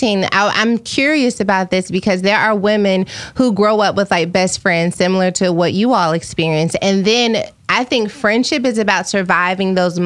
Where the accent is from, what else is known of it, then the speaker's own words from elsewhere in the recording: Dallas, Texas, United States; Okay, so I grew up on White Rock Lake. I went to school in Richardson. Went to college and dropped out at Fort Worth, TCU.